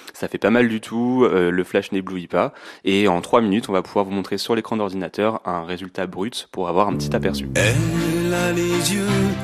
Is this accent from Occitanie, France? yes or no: no; Tours, Centre-Val de Loire, France; born there; now in Le Mans, France; j'ai 29 ans, je suis né à Tours, j'habite Le Mans depuis 7 ans